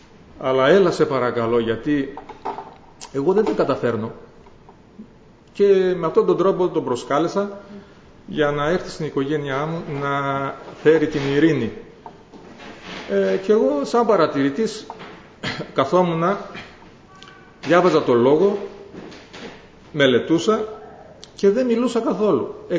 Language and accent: Greek; Alexandroupoli, Eastern Macedonia and Thrace, Greece; Εγώ είμαι από την Αλεξανδρούπολη, από ό,τι σας λέω, και ζούμε εκεί με τη γυναίκα μου, η οποία είναι και αυτή πιστή.